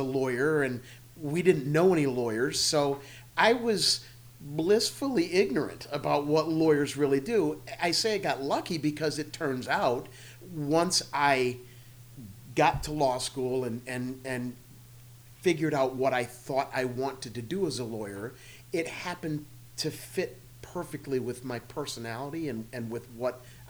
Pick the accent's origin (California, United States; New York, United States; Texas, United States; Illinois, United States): Illinois, United States; So I grew up in Illinois, and in Illinois, in order to graduate from eighth grade, you had to pass a test on the U.S. Constitution.